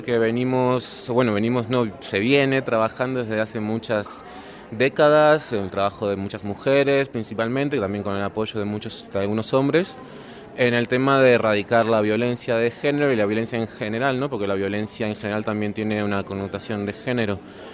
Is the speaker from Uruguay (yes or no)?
yes; Uruguay; born there; also born or lived in Spain; Soy nacido en Uruguay, pero he vivido en España.